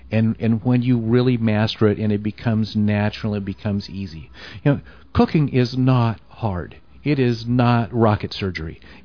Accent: San Marino, California, United States; So I grew up in San Marino. I grew up in the house that was built to raise my dad in, that he grew up in.

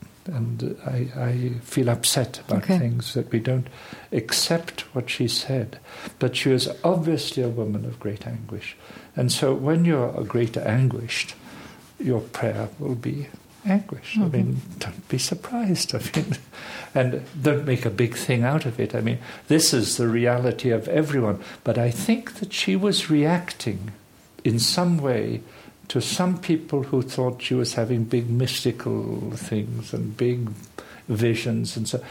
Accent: Canada; being Canadian and my father being there

